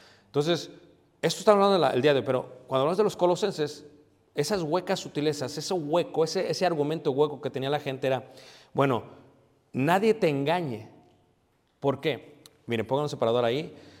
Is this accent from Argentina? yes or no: no; Mexico City, Mexico; yo nací, me crié en Ciudad de México